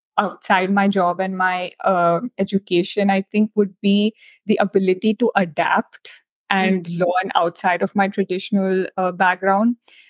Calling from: Mumbai, Maharashtra, India; I think I'm joining you from Mumbai, India today, and it's really sunny out here as well.

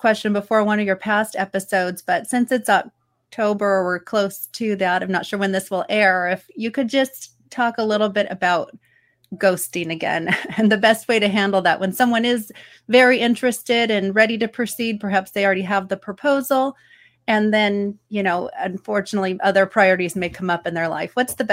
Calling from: California, United States; I'm calling today from California, and I'm in the financial services space.

